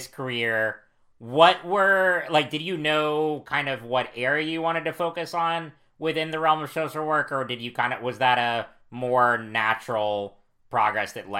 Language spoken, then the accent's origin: English; the South, United States; now in North Carolina, United States; Oh, I'm from the South too. So I'm in North Carolina.